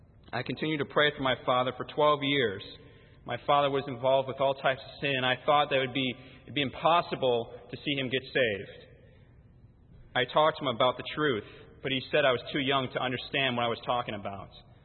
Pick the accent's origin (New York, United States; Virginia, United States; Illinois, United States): Illinois, United States; Schaumburg; I'm from Schaumburg, Illinois.